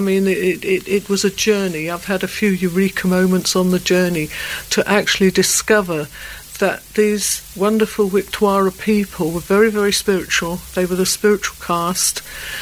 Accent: London, United Kingdom; moved away; I've been on the island since 1976, and I came from London

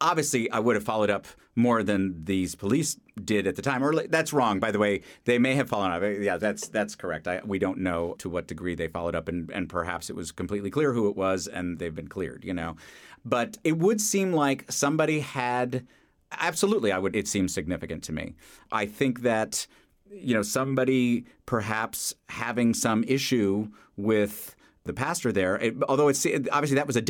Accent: New York City, New York, United States; I know what they are because I grew up in New York City, and that was the type of potato chip you got.

